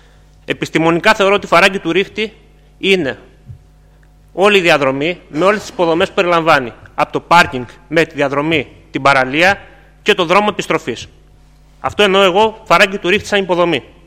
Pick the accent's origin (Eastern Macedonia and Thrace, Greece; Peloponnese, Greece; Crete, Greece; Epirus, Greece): Crete, Greece; Mesa Moulianá; για όσους δεν με ξέρετε, και είμαι γεωγράφος στο επάγγελμα και είμαι από εδώ από τη Σιτία, από τα Μέσα Μουλιάνα συγκεκριμένα.